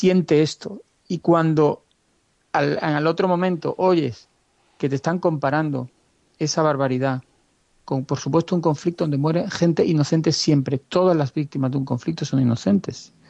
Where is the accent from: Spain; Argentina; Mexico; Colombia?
Spain; yo no tengo ciudadanía israelí, yo nací en España y he vivido en España toda mi vida